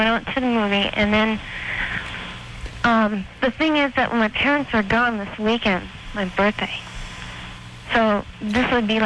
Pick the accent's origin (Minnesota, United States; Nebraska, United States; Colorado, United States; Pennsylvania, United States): Minnesota, United States; Minnesota.